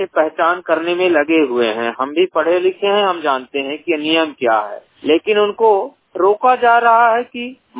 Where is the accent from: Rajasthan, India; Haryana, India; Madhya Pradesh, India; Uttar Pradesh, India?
Madhya Pradesh, India; Umaria; मैं मध्य प्रदेश जिला उमरिया का निवासी हूं